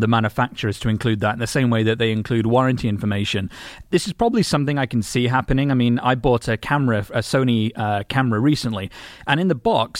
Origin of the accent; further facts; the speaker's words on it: United Kingdom; And I thought it's only fair, being British citizens, to comment on this marvellous occasion